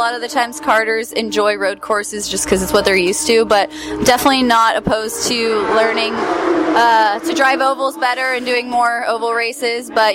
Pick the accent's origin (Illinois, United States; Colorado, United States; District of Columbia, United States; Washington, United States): Colorado, United States; Yeah, I grew up with Sabra. I would stay at her house all the time, and we're both from Colorado